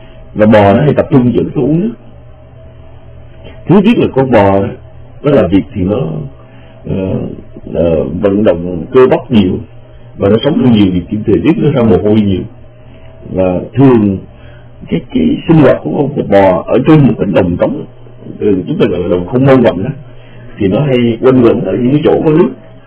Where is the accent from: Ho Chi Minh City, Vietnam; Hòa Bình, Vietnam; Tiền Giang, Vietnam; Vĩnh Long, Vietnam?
Vĩnh Long, Vietnam; Mà chúng tôi lớn lên ở Vĩnh Long, mình ở Vĩnh Long thì ra chú đồng ruộng